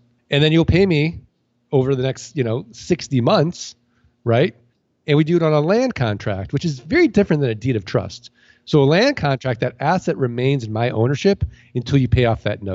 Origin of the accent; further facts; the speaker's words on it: St. Louis, Missouri, United States; So I take all that money, and I go to another auction in Arizona where I'm from. And I start – I'm from St. Louis.